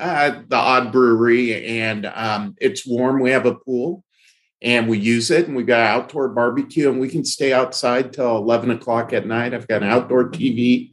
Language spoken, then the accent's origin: English; Fresno, California, United States; I think it all started in my youth in Fresno, California. I grew up in Fresno.